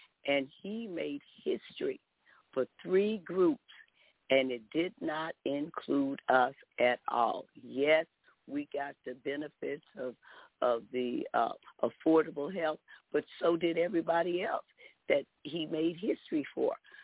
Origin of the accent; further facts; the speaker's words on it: the South, United States; As I came from the South, I mean, if I say rat now instead of right now, it's not because of a dialect.